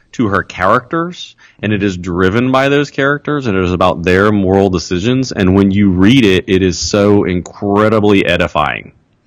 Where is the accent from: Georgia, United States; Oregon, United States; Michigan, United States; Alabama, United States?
Alabama, United States; as a Southerner from Alabama